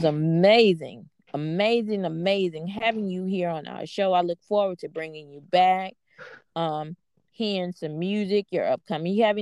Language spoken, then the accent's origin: English; Houston, Texas, United States; I'm from Fifth Ward, so you know, my mouth is slick, and I'm gonna call you on your bull crap.